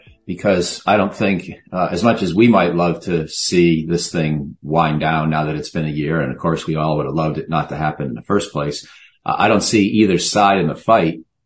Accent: New York, United States; And, you know, I grew up in Western New York State.

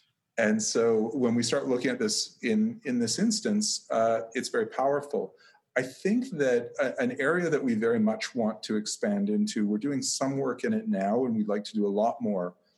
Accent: Canada; I'm a Canadian, but I look at Fox News as kind of they're feeding their base the information that they assume their base wants to hear.

